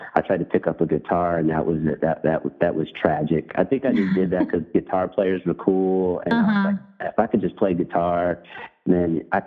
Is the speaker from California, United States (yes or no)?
yes; California, United States; also born or lived in Louisville; So I when I moved from Louisville at seven, I stayed there in California until I was, you know, in my mid-20s.